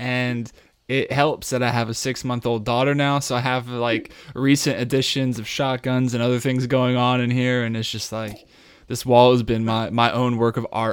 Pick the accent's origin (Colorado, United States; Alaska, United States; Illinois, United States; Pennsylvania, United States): Colorado, United States; You're back in my home state of Colorado.